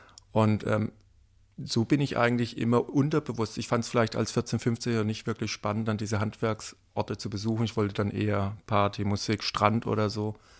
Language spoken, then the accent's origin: German; Bad Mergentheim, Baden-Württemberg, Germany; Ich bin in Bad Mergentheim aufgewachsen, sehr ländlich aufgewachsen, im Ort Neunkirch mit 800 Einwohnern